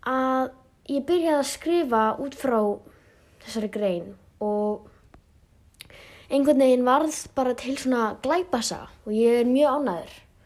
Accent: Akureyri, Northeastern Region, Iceland; ég ólst upp á Akureyri, fættur þar á uppalinn. Og ég bjó á Tungugötu 36

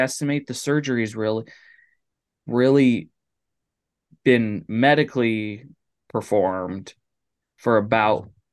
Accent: Ohio, United States; So I'm originally from Ohio, but I live out here in Connecticut now.

